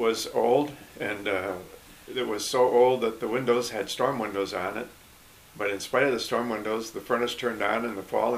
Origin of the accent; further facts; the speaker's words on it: Holland, Michigan, United States; born there; also born or lived in Kalamazoo; now in Parchment, United States; I was born in Holland, Michigan, in 1921.